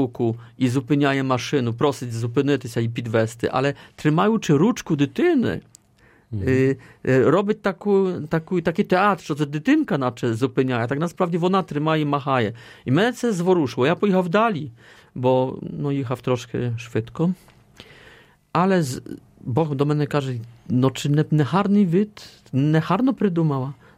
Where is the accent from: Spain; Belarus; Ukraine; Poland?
Poland; Poznań, Greater Poland; А воно також братнє місто для мого рідного міста Познань.